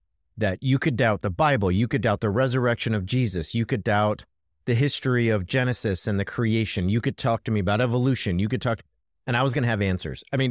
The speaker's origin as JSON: {"language": "English", "region": "California", "country": "United States", "tie": "born or raised there", "said": "I grew up in California, and I know I've talked about this so many times on the show, but where I grew up was deeply conservative politically and also religiously."}